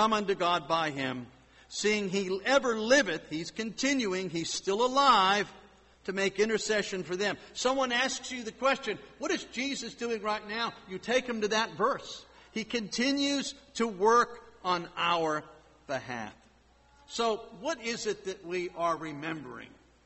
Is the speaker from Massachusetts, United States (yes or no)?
yes; Boston, Massachusetts, United States; born there; I mentioned I was born in Boston. You know, that's a wonderful place.